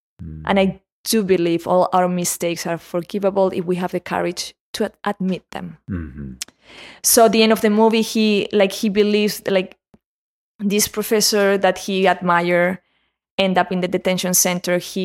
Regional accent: Spain; In Spain, I'm from Spain, same thing happened.

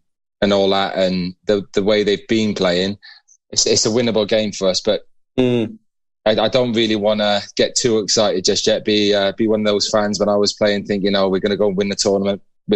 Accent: Wales, United Kingdom; I'm a Welshman, do you know what I mean?

